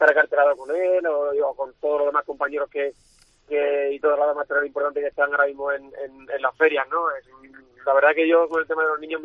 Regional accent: Badajoz, Extremadura, Spain; volver a mi tierra, bueno, pues también quería que fuera algo especial, ¿no? La feria en sí, como habéis visto, pues tampoco reúne un gran número de corridas en comparación con lo que era antes la feria de Badajoz

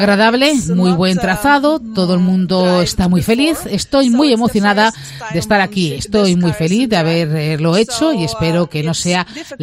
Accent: Lithuania; now in Spain; ya que son muchos aficionados en mi país, Lituania.

